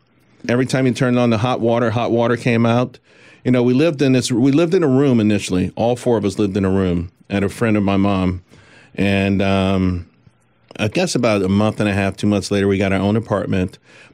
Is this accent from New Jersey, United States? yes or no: no; Harlem, New York, United States; growing up in Harlem and growing up in the ghetto, it's tough for parents, right?